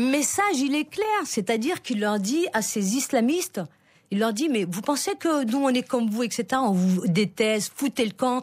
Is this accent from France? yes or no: yes; France; born there; Moi, mon père, il était algérien, je suis né en France.